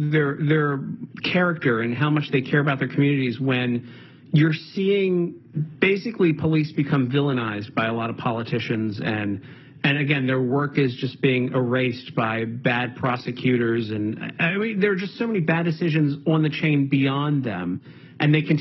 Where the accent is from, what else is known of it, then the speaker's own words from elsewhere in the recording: Baltimore, Maryland, United States; But I grew up in Baltimore.